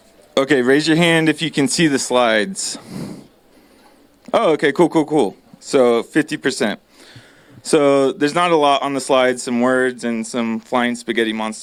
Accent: California, United States; I grew up in the Emerald Triangle, and where a lot of people grew cannabis

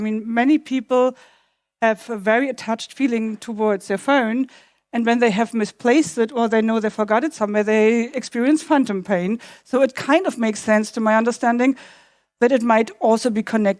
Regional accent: Berlin, Germany; but I grew up in Berlin, been living here for decades

